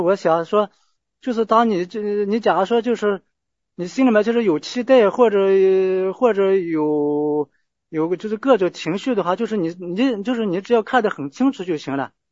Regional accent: Hunan, China; 我是湖南这边的，

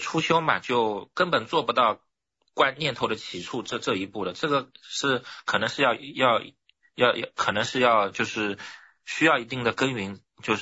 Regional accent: Shaoxing, Zhejiang, China; 我是来自绍兴的，浙江绍兴，

